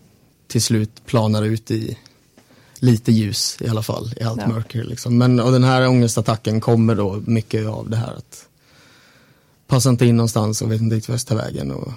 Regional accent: Smeby, Kalmar County, Sweden; vi är från Smeby båda två. Ligger i en liten förort utanför Kalmar.

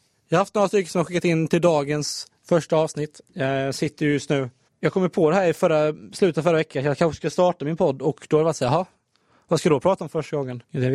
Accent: Halmstad, Halland County, Sweden; jag har gjort en provpodd innan när jag var hemma i Halmstad. Med en kompis från gymnasiet.

